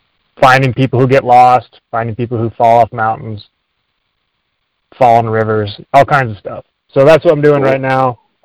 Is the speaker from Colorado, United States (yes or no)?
no; Albuquerque, New Mexico, United States; now in Montana, United States; I'm from Albuquerque. I came to Montana in 2010, and then went to school here.